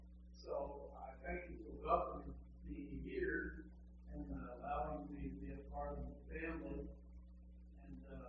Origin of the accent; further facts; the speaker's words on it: Louisville, Kentucky, United States; I came from Louisville, Kentucky. About 3 weeks ago, I officially moved, even though I still have a house, a lot of furniture and stuff there.